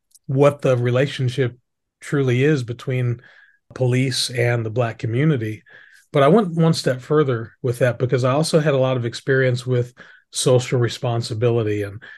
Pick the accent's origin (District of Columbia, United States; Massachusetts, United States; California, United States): District of Columbia, United States; Washington; born there; So I'm currently 59 years old. I was born in Washington, D.C. in 1963.